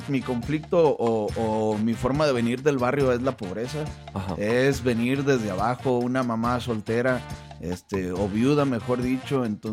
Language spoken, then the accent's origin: Spanish; Nayarit, Mexico; Soy de Nayarit.